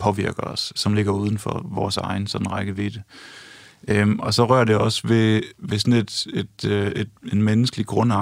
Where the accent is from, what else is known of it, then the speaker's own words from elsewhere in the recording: Aarhus, Central Denmark Region, Denmark; jeg kan huske, at jeg som dreng i Aarhus tilbage i 80'erne bevægede mig ind i sådan en biograflobby